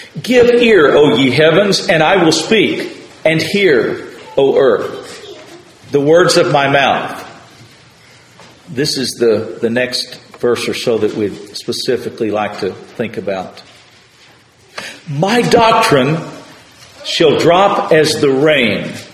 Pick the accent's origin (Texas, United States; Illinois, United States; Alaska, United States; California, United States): Texas, United States; now in North Carolina, United States; Where I grew up in West Texas, a lot of times the grass looked dead